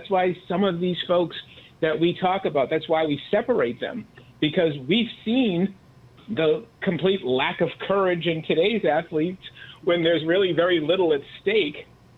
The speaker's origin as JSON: {"language": "English", "town": "Boston", "region": "Massachusetts", "country": "United States", "tie": "born or raised there", "said": "when I was growing up in Boston as a kid, we always knew a certain phrase, 11 out of 13, eight in a row."}